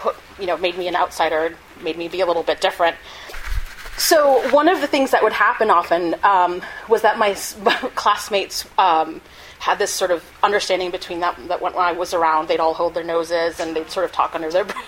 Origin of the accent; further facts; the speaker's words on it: Brookline, Massachusetts, United States; when I was growing up in Brookline, I attended the Brookline Public Schools, and I was literally one of four or five South Asians at my school